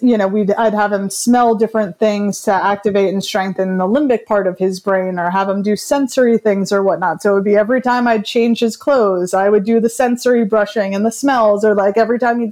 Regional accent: Brooklyn, New York, United States; I mean, I'm from Brooklyn. I grew up on pizza and bagels.

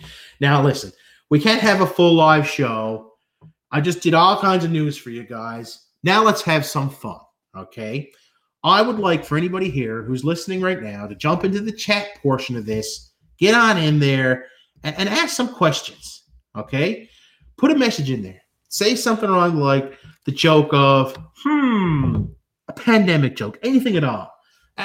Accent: Canada; Okay, I have no idea who Max Spears is. Might be because I'm Canadian, okay?

